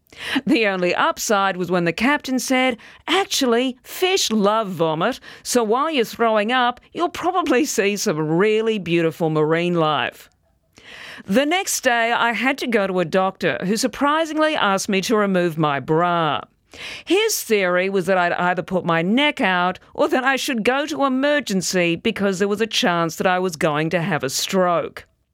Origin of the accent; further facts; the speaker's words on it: Perth, Western Australia, Australia; when I'm in my hometown of Perth?